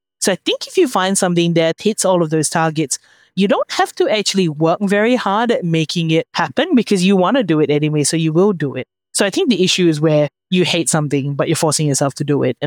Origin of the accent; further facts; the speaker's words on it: Singapore; I've got a group of close girlfriends and we grew up together in Singapore.